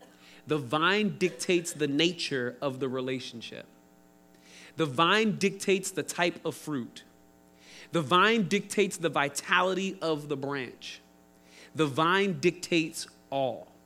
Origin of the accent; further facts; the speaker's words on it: Philadelphia, Pennsylvania, United States; I'm from Philly.